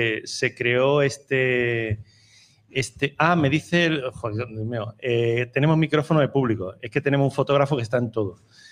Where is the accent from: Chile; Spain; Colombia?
Spain; Málaga, Andalusia; Aún siendo malagueño, pero es verdad que la tenéis más salada.